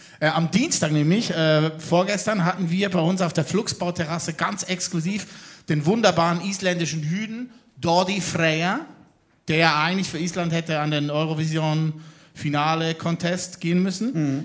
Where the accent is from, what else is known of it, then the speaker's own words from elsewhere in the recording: Lucerne, Switzerland; nicht auf der Luzerner Hälfte, wo ich herkomme